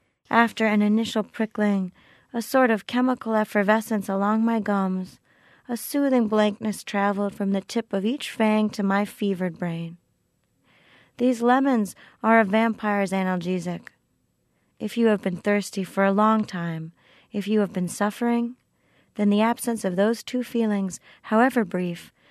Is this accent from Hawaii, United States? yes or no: no; Florida, United States; And I grew up in South Florida, right?